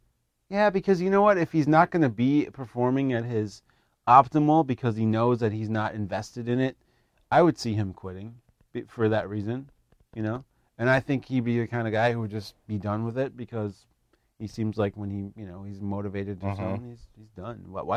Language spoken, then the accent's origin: English; Detroit, Michigan, United States; I'm from Detroit